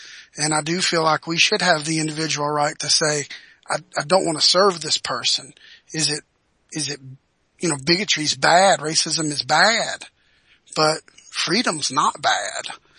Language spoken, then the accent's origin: English; Deep South, United States; born there; I was born in the Deep South, and my grandfather and father grew up